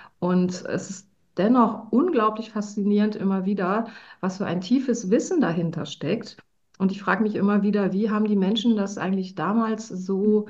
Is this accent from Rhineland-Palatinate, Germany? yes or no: no; Cologne, North Rhine-Westphalia, Germany; wie du schon gesagt hast, ich bin aus Köln.